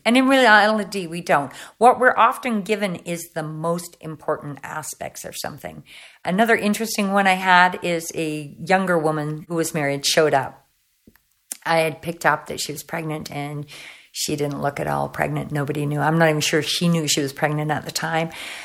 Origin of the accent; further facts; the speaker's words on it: England, United Kingdom; also born or lived in Canada; now in Spain; Originally, I'm from England, and I've lived in Canada for a long time. Obviously, I'm in Spain now. I've traveled throughout the world, so I've done a little bit of traveling. So perhaps have a hybrid accent on me now.